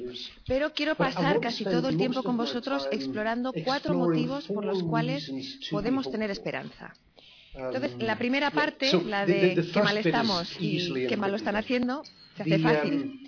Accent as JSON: {"language": "Spanish", "country": "Ireland", "said": "Yo soy de Irlanda"}